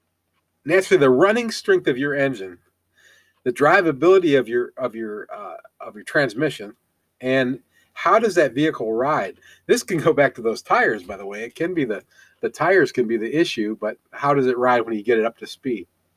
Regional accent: Ohio, United States; I'm also from Ohio, so I've got a lot of interest in how this comes out

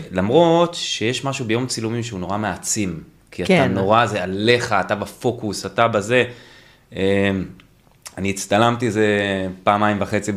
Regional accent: Eilot, Southern District, Israel; now in Beit She'arim, Israel; אני קיבוצניק, אני מעילות ליד אילת.

